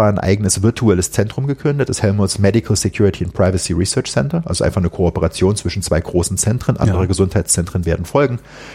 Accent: Saarland, Germany; Ich bin in der Tat da groß geworden.

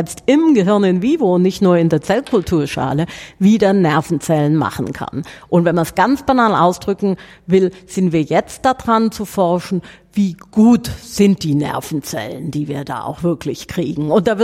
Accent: Southern Germany, Germany; wie man bei uns in Süddeutschland sagt

